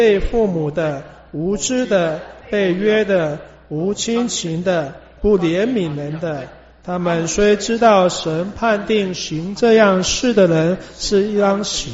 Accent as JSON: {"language": "Chinese", "country": "China", "said": "我们中国人说三字经是人之初性本善哦。"}